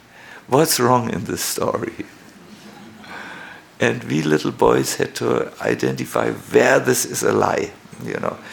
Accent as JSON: {"language": "English", "country": "Germany", "said": "I'm from Germany."}